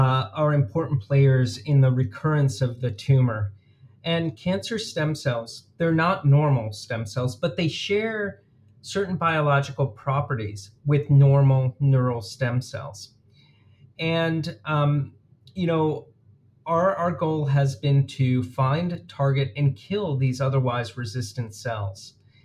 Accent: Buffalo, New York, United States; Maybe that's growing up in Buffalo, New York, and rooting for the Buffalo Bills throughout my childhood

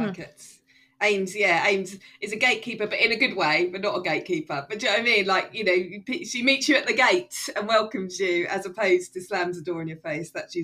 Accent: United Kingdom; I got it less because obviously I'm British

